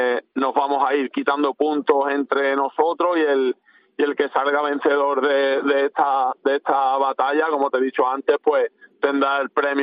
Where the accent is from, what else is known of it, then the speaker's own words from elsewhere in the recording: Osuna, Andalusia, Spain; en cuanto a mí, pues al final es mi pueblo, es donde me he formado